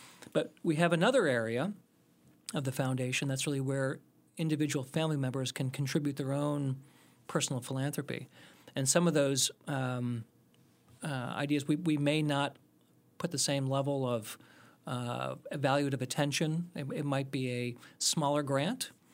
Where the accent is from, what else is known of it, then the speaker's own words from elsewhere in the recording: Ohio, United States; also born or lived in Iowa / Boston; Well, I was born in Iowa and grew up in Ohio. So I'm a Midwestern guy.